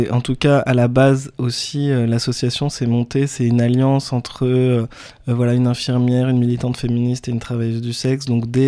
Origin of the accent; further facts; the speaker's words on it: France; Moi, en tant que Français, je vais pas comprendre